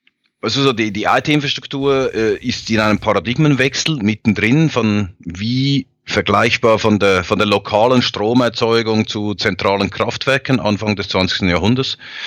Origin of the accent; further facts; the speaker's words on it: Switzerland; Siehst du, wie ich als Schweizer diese europäische Sicht einnehme?